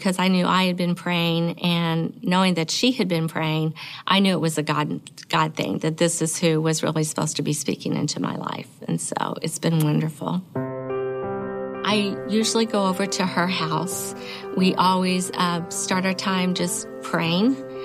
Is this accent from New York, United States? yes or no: no; Evansville, Indiana, United States; I'm from Evansville, Indiana.